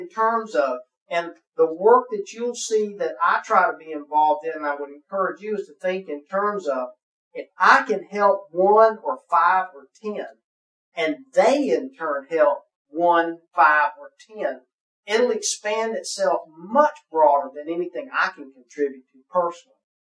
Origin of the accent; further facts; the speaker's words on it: United States; If I hadn't been there, for me as an American, that's a hard thing to get your mind around